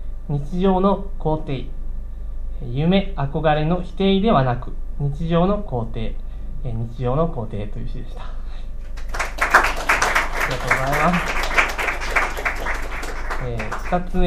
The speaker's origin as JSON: {"language": "Japanese", "region": "Oita", "country": "Japan", "said": "大分から来ました。"}